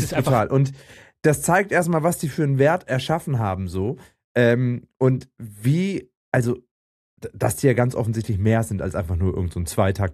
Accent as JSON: {"language": "German", "region": "West Germany", "country": "Germany", "said": "ich als Wessi, 90er Jahrgang"}